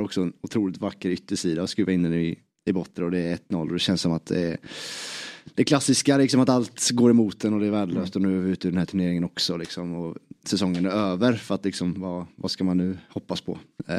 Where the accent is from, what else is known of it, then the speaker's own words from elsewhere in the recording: Småland, Sweden; där jag kommer från, Smålandscupen